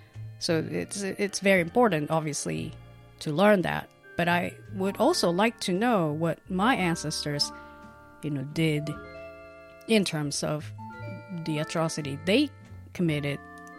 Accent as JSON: {"language": "English", "country": "Japan", "said": "I'm from Japan, and August is the time when Japanese people often think about and talk about the war"}